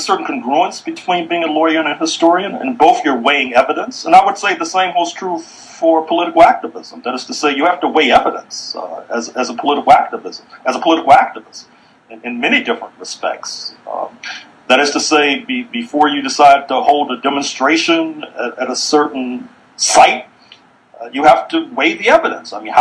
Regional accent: St. Louis, Missouri, United States; I was involved in, as a teenager in my hometown of St. Louis, in protests at the appropriately named Jefferson Bank, which had racist hiring practices.

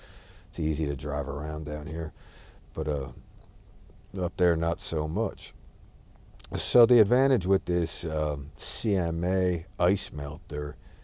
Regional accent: Northeast, United States; my first line is just everything I learned growing up in the Northeast, basically, is get out ahead of it. You know it's coming, you get the rock salt down. We don't use rock salt over here.

